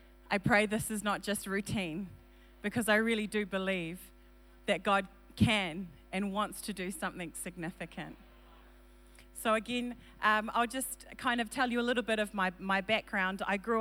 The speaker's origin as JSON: {"language": "English", "country": "New Zealand", "tie": "born or raised there", "also_born_or_lived": "Fiji", "said": "I was born in Fiji. And I know. Yeah, it was a good time. And then when I was about 3 years old, we moved to New Zealand. So I'm from Kiwi country."}